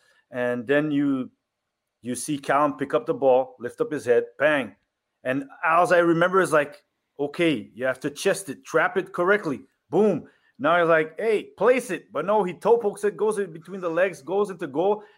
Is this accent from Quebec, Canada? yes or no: yes; Montreal, Quebec, Canada; I'm from Montreal, so I'm like, yes, we're the French-speaking team.